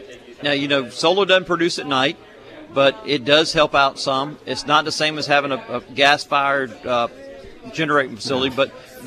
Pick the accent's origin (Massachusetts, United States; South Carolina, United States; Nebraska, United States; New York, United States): South Carolina, United States; Charleston; growing up in Charleston, I had a little 9.9 Evinrude boat that leaked before I had a car, and my dad would drop me off and let me go fishing and pick me up after work